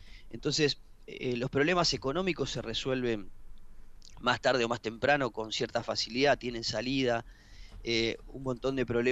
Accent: Mercedes, Buenos Aires Province, Argentina; now in Esperanza, Argentina; Yo tengo la suerte de haber vivido en ciudades pequeñas, en Mercedes, en provincias de Buenos Aires durante toda mi infancia, después ahora en Esperanza, en Santa Fe

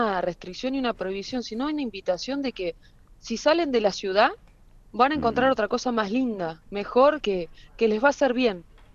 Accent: Santa Fe, Argentina; now in Cabalango, Argentina; hace 11 años que estoy viviendo en la localidad. Yo soy de Santa Fe.

